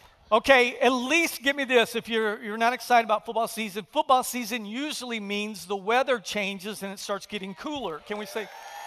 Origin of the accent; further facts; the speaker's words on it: Texas, United States; now in New Orleans, United States; I am a homer, so I'm originally from Texas. Heidi and I are. We've been here 18 years.